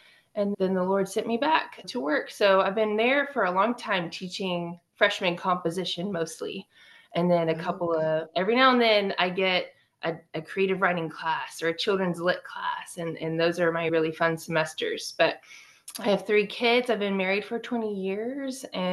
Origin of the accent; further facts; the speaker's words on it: Abilene, Texas, United States; I am originally from Abilene, Texas, West Texas girl, living in the Dallas-Fort Worth area.